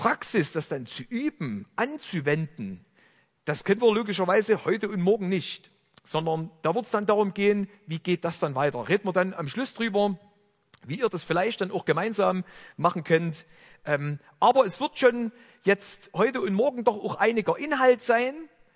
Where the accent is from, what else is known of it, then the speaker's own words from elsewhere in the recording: Saxony, Germany; ich komme aus der Ecke von Chemnitz und da ist der Slang ganz besonders ausgeprägt und das kann ich nicht verleugnen, das ist einfach so. Das ist, habe ich mit der Muttermilch aufgesogen